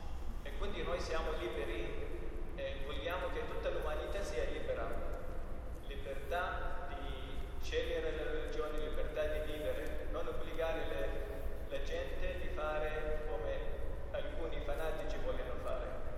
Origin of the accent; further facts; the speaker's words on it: Erbil, Erbil Governorate, Iraq; Italian is a second language; sono rifugiati nella zona kurda, da dove vengo io, città di Erbil e altre città in Kurdistan dell'Iraq.